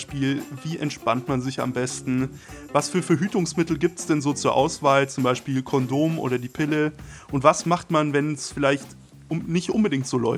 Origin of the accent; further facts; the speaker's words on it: Bavaria, Germany; born there; wie Mariela gerade schon gesagt hat. Ich bin 22 Jahre alt, komme gebürtig aus Bayern